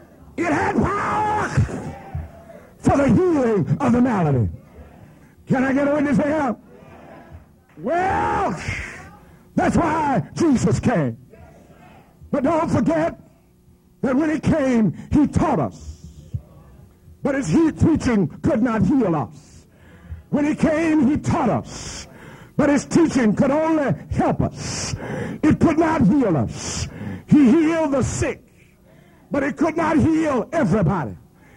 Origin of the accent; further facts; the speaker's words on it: Louisiana, United States; born there; Now, I was born in Louisiana. And a lot of Louisiana still left in me.